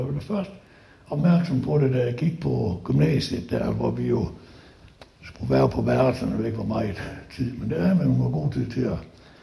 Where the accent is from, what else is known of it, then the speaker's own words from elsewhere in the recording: Central Denmark Region, Denmark; born there; jeg er født i Danmark, og så helt specielt Vestjylland selvfølgelig.